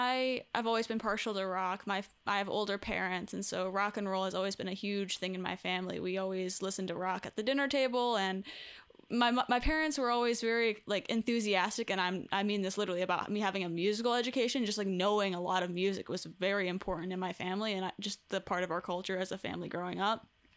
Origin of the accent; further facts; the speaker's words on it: Chicago, Illinois, United States; growing up in Chicago, it was cold and I would still go out and I would listen to music